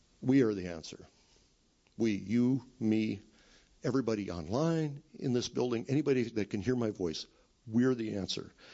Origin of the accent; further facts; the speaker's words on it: Benson, Minnesota, United States; the Associated Press prints a story about my hometown, about Benson. And I'm here, class of 74, Benson High School.